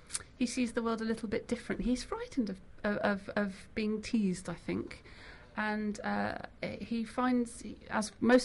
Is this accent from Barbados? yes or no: no; East Midlands, United Kingdom; now in Bath, United Kingdom; I grew up in Lincolnshire, that's right. I live in Bath now. I worked in London for quite a while as a lawyer